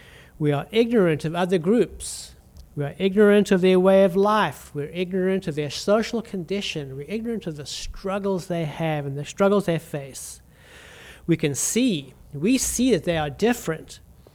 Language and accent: English; South Africa; also born or lived in Zambia / Malawi / Zimbabwe; I received a lot of preferential treatment as a white person growing up in South Africa.